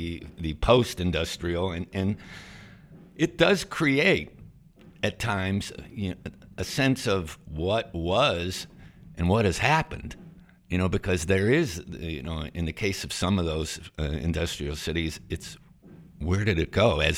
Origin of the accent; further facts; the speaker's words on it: Youngstown, Ohio, United States; And you know, that you mentioned, I'm from Youngstown, actually.